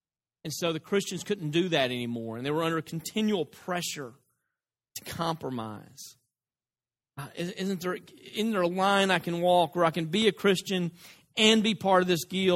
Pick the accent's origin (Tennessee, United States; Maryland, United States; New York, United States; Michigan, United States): Tennessee, United States; Dresden; I'm from West Tennessee. People ask me all the time, now, where are you from? Northwest Tennessee. Don't bother to say Dresden, because they've never heard of that.